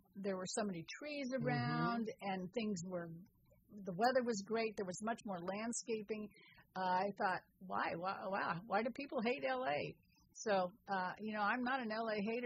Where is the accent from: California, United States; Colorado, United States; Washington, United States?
California, United States; San Francisco; I grew up in the Sunset District of San Francisco, which is a grid of housing that all looks the same